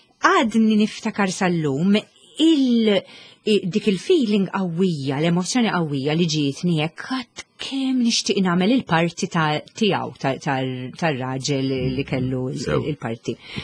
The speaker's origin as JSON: {"language": "Maltese", "town": "Ħamrun", "region": "Southern Harbour", "country": "Malta", "tie": "born or raised there", "said": "kont immur l-iskola primarja tal-Ħamrun, għax jiena mill-Ħamrun."}